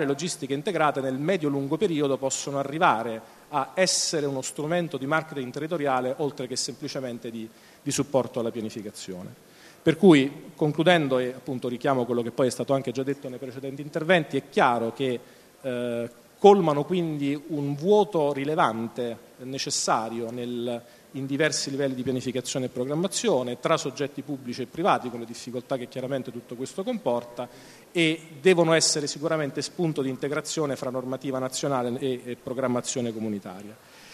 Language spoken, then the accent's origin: Italian; Campania, Italy; Chiudo, come dire, con un richiamo da campano, insomma campanilista se me lo permettete